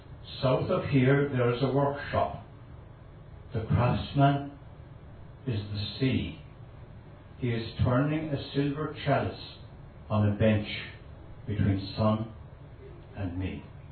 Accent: Kinsale, Munster, Ireland; I was brought up in Kinsale. I've always had a great love of the sea, and now I am stuck inland in Dunlanby.

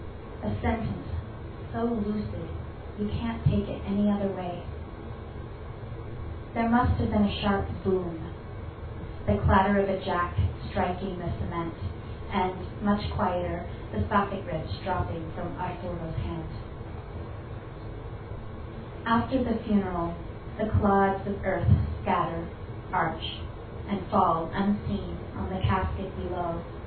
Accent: Texas, United States; born there; I was born in Texas, and my town was trilingual. It was Spanish, Czech, and English speaking.

